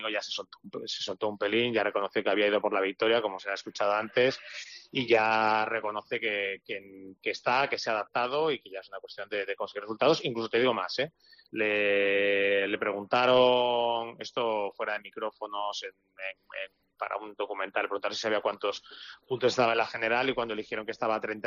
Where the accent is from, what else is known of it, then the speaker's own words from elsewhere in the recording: Seville, Andalusia, Spain; Yo me he criado en Sevilla, pero como no nací en Sevilla